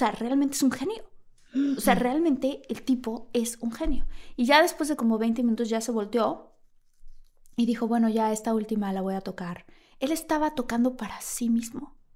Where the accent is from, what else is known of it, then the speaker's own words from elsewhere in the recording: Villahermosa, Tabasco, Mexico; yo que crecí en Villahermosa, al lado de una laguna, ¿no? De pronto, debajo de un mango, ¿no? Al lado de los plátanos